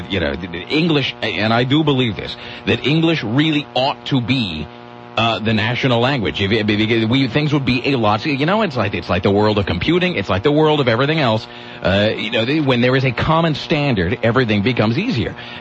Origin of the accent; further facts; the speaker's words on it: United States; I'm one of those Americans that's like, many Americans cannot even find Syria on a map. I am that American.